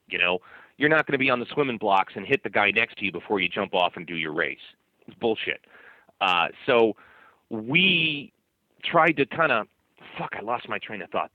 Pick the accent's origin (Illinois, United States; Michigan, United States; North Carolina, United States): Illinois, United States; Chicago; It went all the way back to my hometown in Chicago.